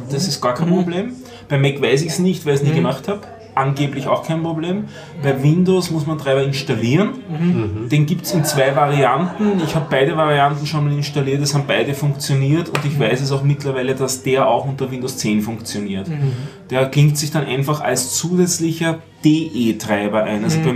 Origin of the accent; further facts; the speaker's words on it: Austria; Weiß nicht, könnt ihr blind schreiben, wie man bei uns in Österreich sagt?